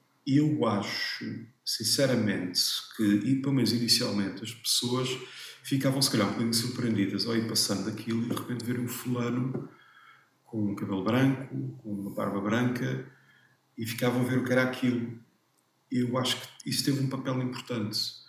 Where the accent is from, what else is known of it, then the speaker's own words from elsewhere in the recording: Torres Vedras, Lisbon, Portugal; Eu sou de Torres Vedras, sou aqui de perto